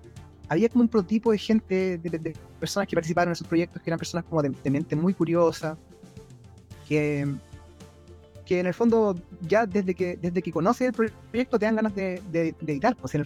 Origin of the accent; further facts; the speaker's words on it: Chile; yo vivo en Chile, soy chileno también, y de profesión soy médico